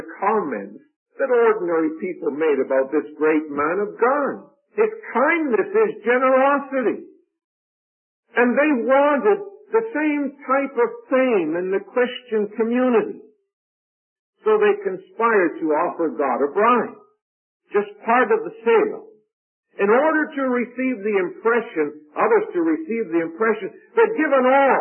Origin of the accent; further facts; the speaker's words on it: Canada; now in Dominican Republic; I'm from Canada, and I've lived overseas in the Dominican Republic for over 30 years.